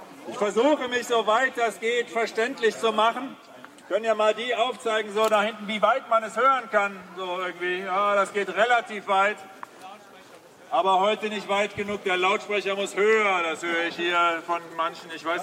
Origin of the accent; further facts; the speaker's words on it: Aachen, North Rhine-Westphalia, Germany; Wir kommen aus Aachen, 35 Kilometer Luftlinie, diese Richtung.